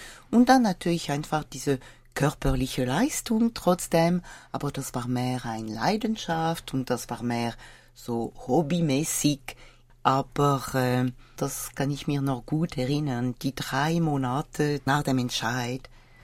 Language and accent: German; France; German is a second language; Ich bin aufgewachsen in Frankreich in einem gemischten Gymnasium.